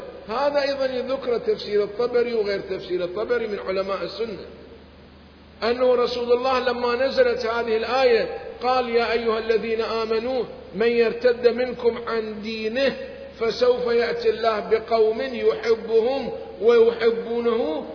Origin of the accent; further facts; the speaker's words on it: Iraq; عبد الله ابن الحسن هنا مدفون عندنا بالعراق طريق الديوانية.